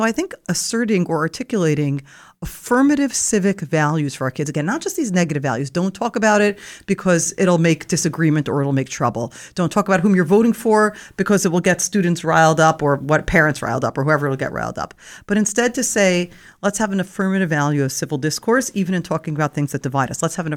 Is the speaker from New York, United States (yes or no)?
yes; New York City, New York, United States; I grew up in New York City.